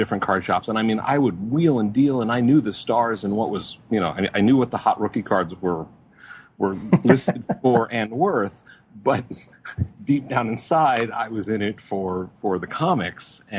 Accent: Cooperstown, New York, United States; And ended up in Cooperstown, New York.

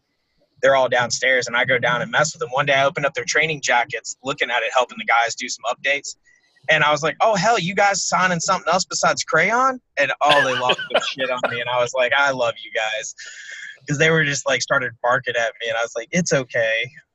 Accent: North Carolina, United States; now in Jacksonville, United States; because I grew up in North Carolina, small town.

